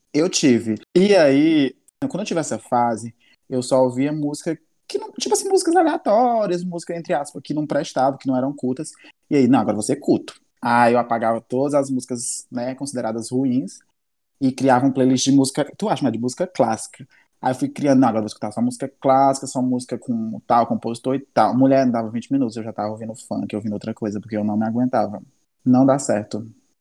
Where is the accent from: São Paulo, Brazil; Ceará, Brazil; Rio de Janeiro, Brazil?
Ceará, Brazil; São Gonçalo; não sou de Fortaleza, né? Eu sou da região metropolitana São Gonçalo.